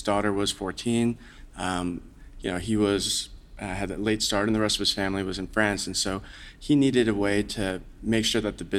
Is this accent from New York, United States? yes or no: yes; New York, United States; I grew up in the New York area, and my dad was in business